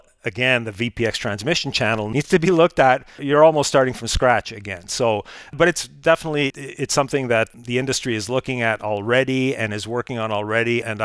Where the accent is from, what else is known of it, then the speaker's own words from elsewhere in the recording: Ottawa, Ontario, Canada; my hometown of Ottawa